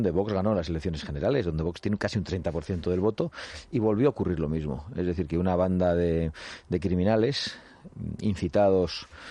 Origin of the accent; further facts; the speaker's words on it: Sestao, Basque Country, Spain; nos ha ocurrido en mi tierra, en Sestao